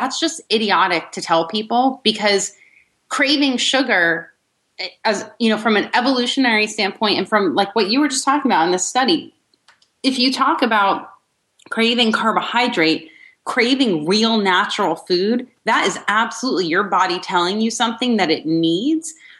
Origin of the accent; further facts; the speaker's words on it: New Jersey, United States; Sorry, I'm from New Jersey. We cut everybody off driving or talking.